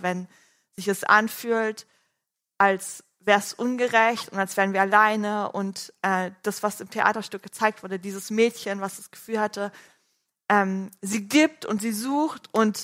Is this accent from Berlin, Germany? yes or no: yes; Berlin, Germany; Ich bin in Berlin aufgewachsen